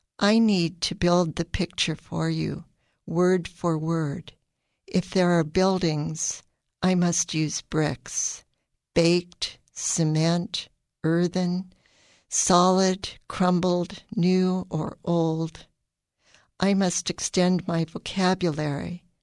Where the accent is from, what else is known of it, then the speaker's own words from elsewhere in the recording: Dayton, Ohio, United States; I'm a poet from Dayton.